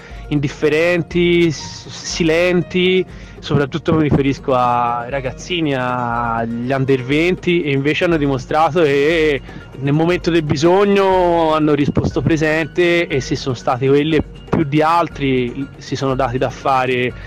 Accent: Sesto Fiorentino, Tuscany, Italy; io sono nato e cresciuto a Sesto, ma a 10 minuti di distanza da Campi

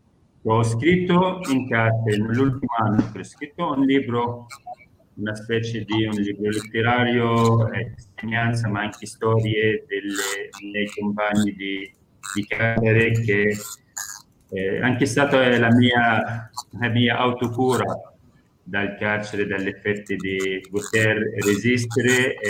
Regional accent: Northern District, Israel; visto che io abito dentro i confini dello Stato di Israele, sono della Galilea, dei palestinesi del 48

